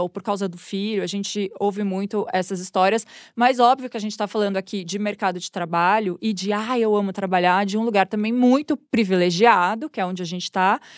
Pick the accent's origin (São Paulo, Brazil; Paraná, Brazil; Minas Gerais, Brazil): São Paulo, Brazil; Araraquara; born there; eu nasci em Araraquara e eu falava, não vejo a hora de crescer, mudar para São Paulo e trabalhar e ter minhas coisas